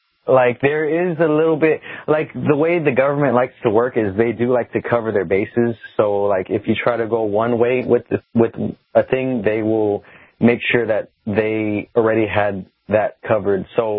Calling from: United States; from America.

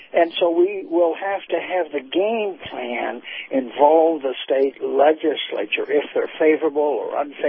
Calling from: Florida, United States; up in North Florida.

